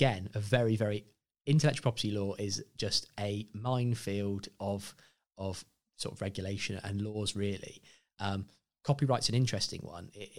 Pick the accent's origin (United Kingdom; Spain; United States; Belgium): United Kingdom; Yeovil, South West England; now in Bournemouth, United Kingdom; I grew up in Yeovil for 18 years.